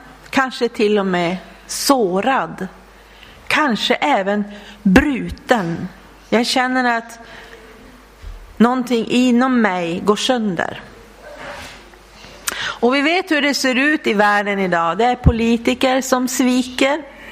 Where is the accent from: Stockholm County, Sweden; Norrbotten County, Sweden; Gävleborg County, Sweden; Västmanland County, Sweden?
Norrbotten County, Sweden; Vidsel; also born or lived in Luleå; Då bodde vi i Luleå. Nu bor vi i Älvsbyn. Ja. Det känns jättehärligt. Och jag kommer ju från Vidsel.